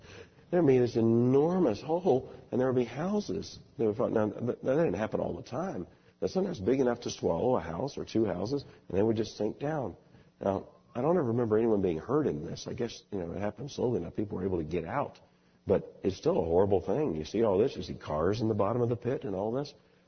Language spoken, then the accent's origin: English; Florida, United States; Now, growing up in Florida, I am aware of what a sinkhole is.